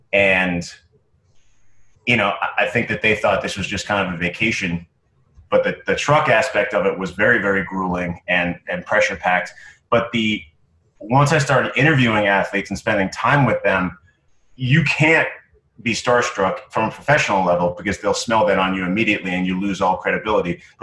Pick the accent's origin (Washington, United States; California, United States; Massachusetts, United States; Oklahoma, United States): Massachusetts, United States; Boston; So I'm from Boston, so my dream was to come back and be like the local Boston, like Channel 4, 5, or 7 sportscaster.